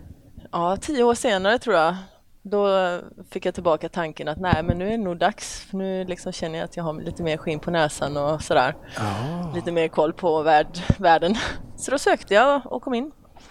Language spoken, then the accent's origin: Swedish; Oskarshamn, Kalmar County, Sweden; also born or lived in Helsingborg; now in Malmö, Sweden; Nej, jag är från Oskarshamn.